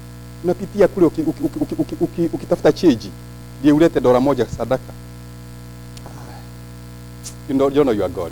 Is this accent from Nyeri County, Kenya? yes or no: yes; Nyeri, Nyeri County, Kenya; now in United States; You came here and you marry a girl from Nyeri. I'm from Nyeri.